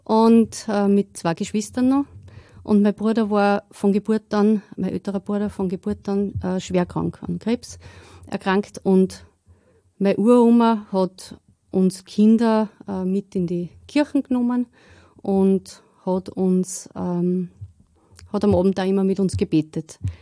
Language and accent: German; Steyr, Upper Austria, Austria; Ich bin verheiratet, bin Mutter von 3 Kindern und ich bin da in Steyr aufgewachsen. Und ich bin in einem katholischen Elternhaus aufgewachsen